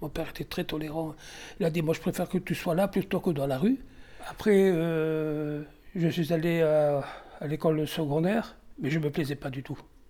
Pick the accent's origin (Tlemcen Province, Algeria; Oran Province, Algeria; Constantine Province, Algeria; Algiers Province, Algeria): Oran Province, Algeria; Oran; Moi, je suis né en Algérie en 1940. Moi, je suis né en Algérie, hein. J'étais à Oran, quartier très très populaire.